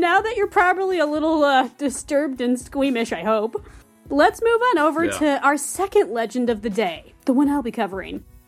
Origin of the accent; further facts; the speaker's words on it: Pocatello, Idaho, United States; Outside of my hometown of Pocatello, Idaho.